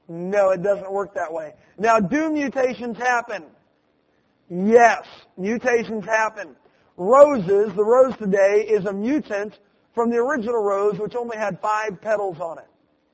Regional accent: Illinois, United States; born there; But I was born in Illinois, corn country, and they got a lot of different kinds of corn.

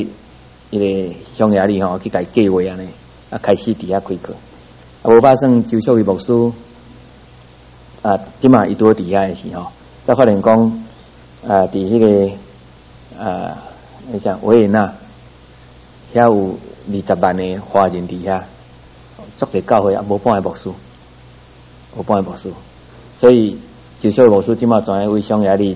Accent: Taiwan; 我台湾人

